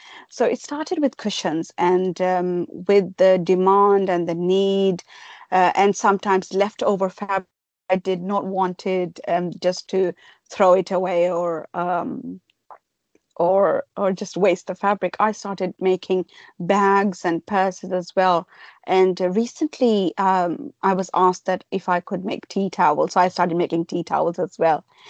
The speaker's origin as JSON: {"language": "English", "country": "Pakistan", "tie": "born there", "also_born_or_lived": "Middle East", "said": "I was born in Pakistan in my grandmother's house. And then I was 3 weeks old when I joined my dad, who was in Middle East. And I lived there for 13 years of my life. Then came back to Pakistan for high school and then secondary higher education."}